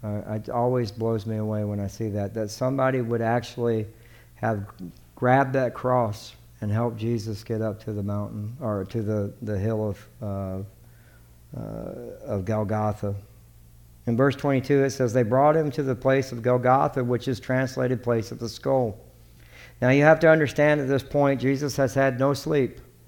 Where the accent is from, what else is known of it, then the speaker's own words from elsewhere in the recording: Texas, United States; We're from Texas. We all eat country fried steak.